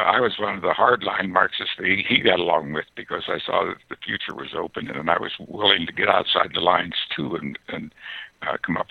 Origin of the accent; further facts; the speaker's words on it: Elk River, Pennsylvania, United States; Well, just north of Pittsburgh. Yeah. My hometown's Elk River.